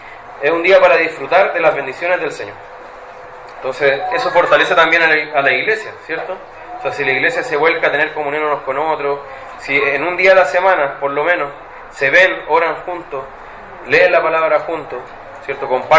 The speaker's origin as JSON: {"language": "Spanish", "country": "Chile", "said": "De hecho, así es para nosotros hoy día, como chilenos, ¿cierto?"}